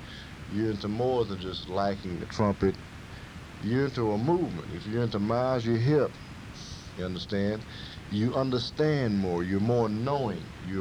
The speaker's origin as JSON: {"language": "English", "town": "St. Louis", "region": "Missouri", "country": "United States", "tie": "born or raised there", "said": "These were standards that we had to look up to, you know, growing up in St. Louis"}